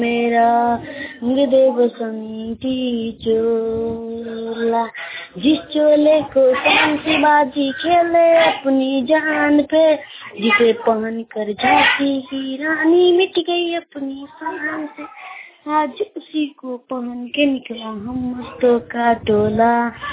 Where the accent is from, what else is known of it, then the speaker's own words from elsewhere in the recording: Jamaila, Bihar, India; मधुबनी जिला के जमैला गांव का निवासी हूँ।